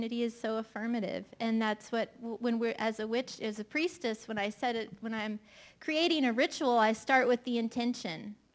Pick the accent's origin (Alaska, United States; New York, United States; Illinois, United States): Alaska, United States; Anchorage; born there; I was born in Anchorage, Alaska, and I lived in the Alaskan wilderness way out in the middle of nowhere until I was 5 in a log cabin that my dad built with no electricity and no running water.